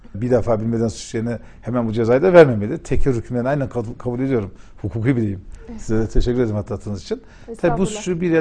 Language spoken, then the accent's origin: Turkish; Erzincan, Turkey; Ben Erzincanlıyım.